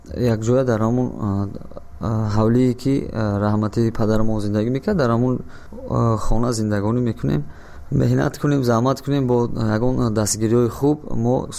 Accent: Dushanbe, Tajikistan; من 5 ینوری سال 1990 در شهر دوشنبه به دنیا اومدم.

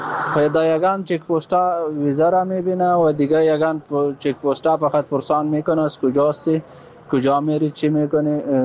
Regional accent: Afghanistan; now in Pakistan; گفتم از افغانستان هستیم

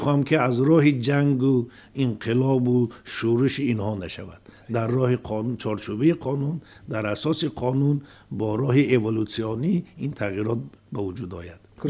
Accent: Tajikistan; با افتخار گوییم که ما مسلمان هستیم، هم با افتخار گوییم که ما تاجیک هستیم.

